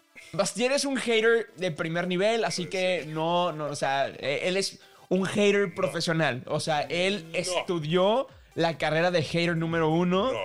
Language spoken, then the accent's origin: Spanish; Monterrey, Nuevo León, Mexico; Recordemos que somos de Monterrey